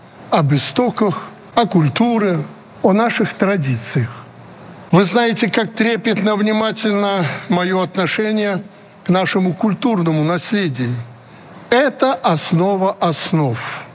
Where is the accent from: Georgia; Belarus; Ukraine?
Belarus; Мы, белорусы, гордимся тем, что продолжаем тысячелетнюю историю славян.